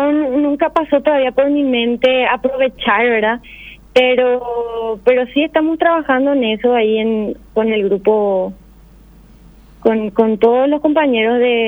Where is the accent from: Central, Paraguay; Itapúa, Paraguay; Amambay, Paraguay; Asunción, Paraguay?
Itapúa, Paraguay; Encarnación; born there; No, yo nací en Encarnación.